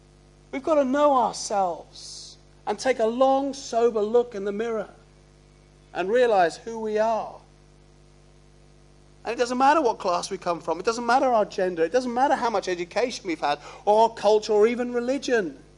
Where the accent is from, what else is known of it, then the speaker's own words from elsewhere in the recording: United Kingdom; So both as British people and as Christians, we should remember those people, shouldn't we, and give thanks.